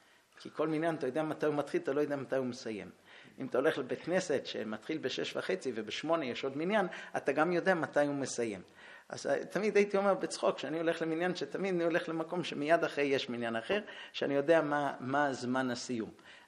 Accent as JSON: {"language": "Hebrew", "region": "New York", "country": "United States", "tie": "born or raised there", "lives_now": "Israel", "said": "אני גדלתי בבית שההורים שלי ירדו ומגיל 4:30 גדלתי בארצות הברית עם כל המשפחה בארץ. כל פעם שהגיע קרוב משפחה לניו יורק"}